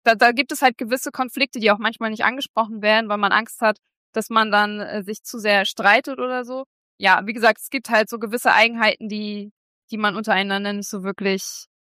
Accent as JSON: {"language": "German", "region": "East Germany", "country": "Germany", "said": "bei uns zu Hause in Ostdeutschland und dann auch auf dem Dorf"}